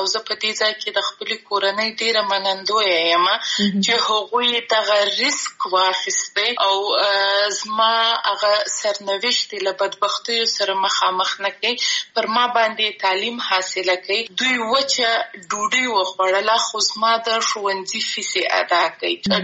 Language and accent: Pashto; Afghanistan; زه د افغانستان یم او زه همیشه دا دعوه کوم چې زه د افغانستان یم یعنی ټول افغانستان راته ګران دی